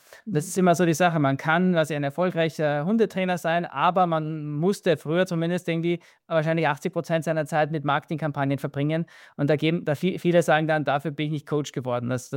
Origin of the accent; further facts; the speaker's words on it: Austria; also born or lived in Dubai; wie man es am Dialekt, am Akzent hört, ich bin Österreicher.